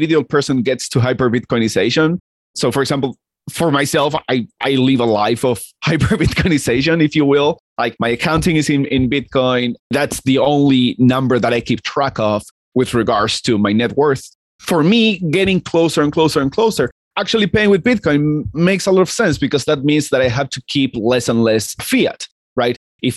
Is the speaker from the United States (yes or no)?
no; Argentina; I'm Argentinian and I grew up in Argentina